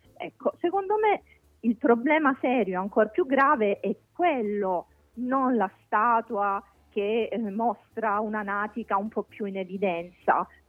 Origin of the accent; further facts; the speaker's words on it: San Giovanni in Fiore, Calabria, Italy; Il mio paese si chiama San Giovanni in Fiore, così specifico.